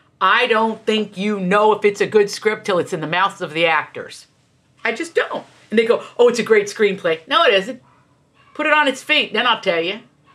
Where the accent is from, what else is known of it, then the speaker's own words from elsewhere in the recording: Appalachia, United States; And I come from Appalachia.